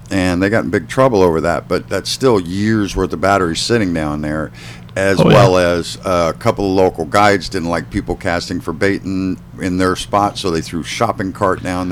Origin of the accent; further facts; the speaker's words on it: Wisconsin, United States; I mean, I was born in the Midwest. I did northern Wisconsin and all the rest of that stuff.